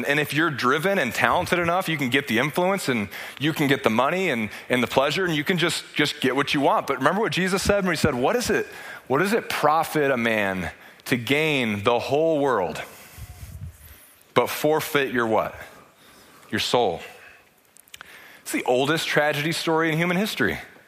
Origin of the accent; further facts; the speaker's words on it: United States; Because as an American, I think, you know, we're used to being on top.